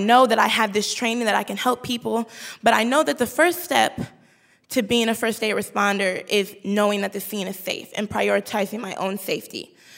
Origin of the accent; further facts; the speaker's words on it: Chicago, Illinois, United States; But I'm from Chicago, and the lack of resources in our communities makes that training so much more important. We don't have any trauma centers on the south side of Chicago where I'm from.